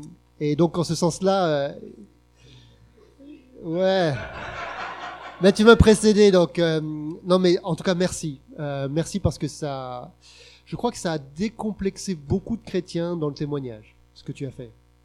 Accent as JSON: {"language": "French", "region": "Grand Est", "country": "France", "tie": "born or raised there", "said": "moi, j'ai grandi en France. J'ai grandi dans l'Est de la France, avec les 500 autres tarés, là."}